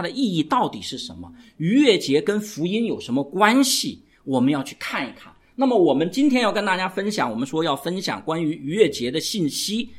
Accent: China; 真的跟我们中国人有点像，对不对？我们中国农历的春节和公历的这个我们说一年的开始的元旦经常是不重叠的，对不对？

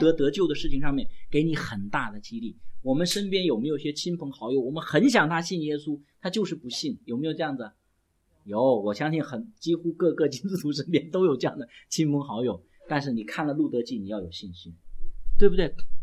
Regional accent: China; 我们是中国人

